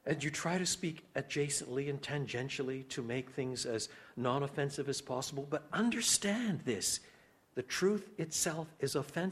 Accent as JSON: {"language": "English", "country": "Canada", "tie": "born there", "said": "By birth, I'm Canadian."}